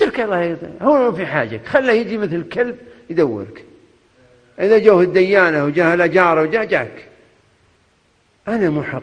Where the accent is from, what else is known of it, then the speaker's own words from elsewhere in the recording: Kuwait; لا من الموجودين عندنا في الكويت